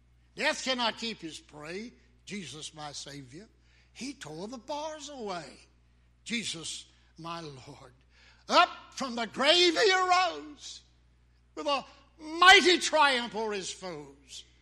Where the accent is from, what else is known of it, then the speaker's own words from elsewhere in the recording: Danville, Virginia, United States; I go to yonder cemetery in my hometown, Danville, Virginia.